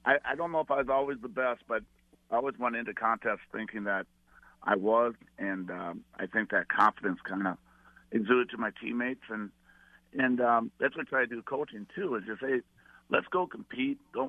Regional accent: Bird Island, Minnesota, United States; born or raised there

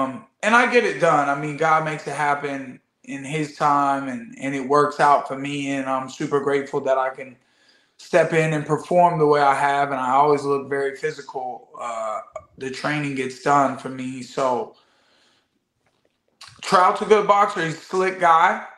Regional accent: Flint, Michigan, United States; also born or lived in Florida; I was born in Flint, Michigan, and I was raised in a little bit of Flint, a little bit of Florida.

